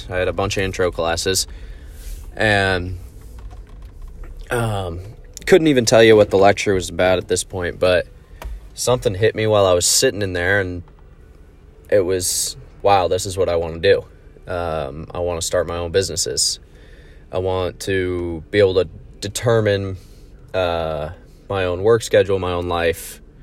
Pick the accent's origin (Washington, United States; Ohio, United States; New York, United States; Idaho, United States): Washington, United States; Monroe; I grew up in the Seattle area in the Pacific Northwest, about an hour north of Seattle, a little town called Monroe. Had about 20,000 people, one high school.